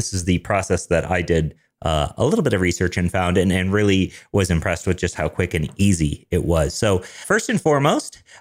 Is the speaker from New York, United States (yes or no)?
no; Denver, Colorado, United States; I'm a developer from Denver, Colorado.